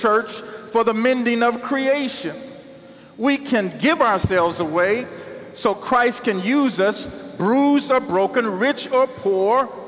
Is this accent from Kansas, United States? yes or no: no; Iowa, United States; I'm from Iowa, and I tell people wherever I go, I am from Iowa